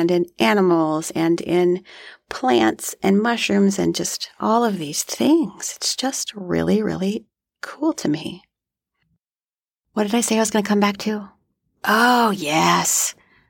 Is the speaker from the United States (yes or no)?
yes; Iowa, United States; Jason Momoa is from Iowa. I'm from Iowa.